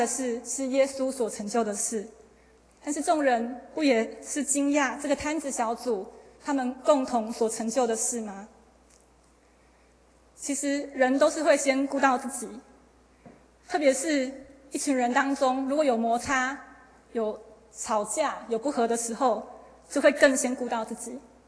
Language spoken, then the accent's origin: Chinese; Taiwan; 可能因为我从台湾来，又从台湾的都市到那个地方，所以我觉得有些不自在